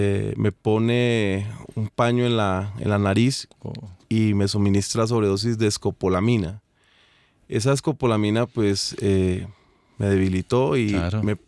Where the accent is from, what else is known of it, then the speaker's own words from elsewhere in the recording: Girardot, Cundinamarca, Colombia; Yo soy de una ciudad que se llama Girardot, a 2 horas de la capital de Bogotá.